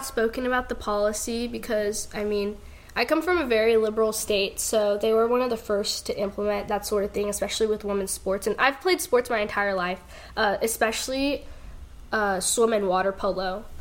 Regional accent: California, United States; because originally I'm from California, so obviously very far from here.

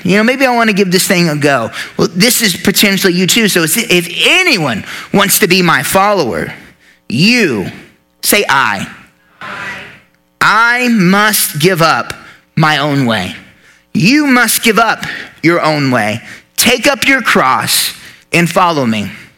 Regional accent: United States; Like, I'm an American, right?

